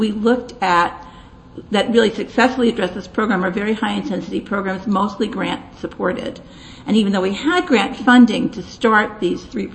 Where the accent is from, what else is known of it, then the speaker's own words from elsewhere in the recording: New York, United States; And so I'm from New York and I'm talking fast.